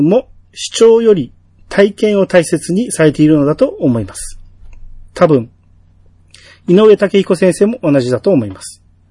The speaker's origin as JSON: {"language": "Japanese", "region": "Chiba", "country": "Japan", "tie": "born or raised there", "said": "私の地元では千葉県知事が SNS で映画を家族で見に行ったことを話されていました。"}